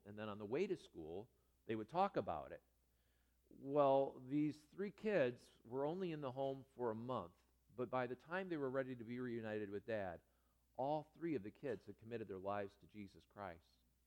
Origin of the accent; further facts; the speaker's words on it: Davison, Michigan, United States; It was a family in Davison, Michigan, actually my hometown.